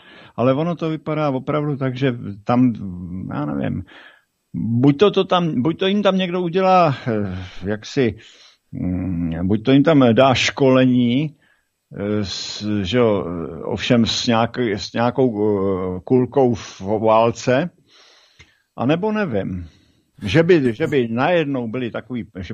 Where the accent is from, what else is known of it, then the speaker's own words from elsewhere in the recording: Bohemia, Czechia; No, když on je tam doživotně u nás v Čechách, on je tam neskorumpovatelný obrovskýma penězma